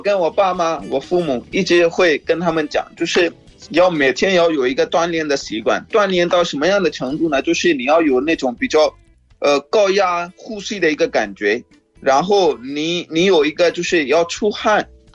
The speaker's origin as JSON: {"language": "Chinese", "country": "Pakistan", "second_language": "Chinese", "said": "我们巴基斯坦在路美的是"}